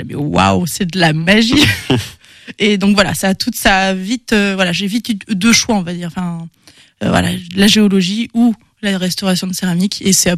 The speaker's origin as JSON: {"language": "French", "town": "Paris", "region": "Île-de-France", "country": "France", "lives_now": "Angers, France", "said": "j'ai 34 ans, je suis originaire de Paris et ça fait maintenant 2 ans et demi que j'ai emménagé à Angers."}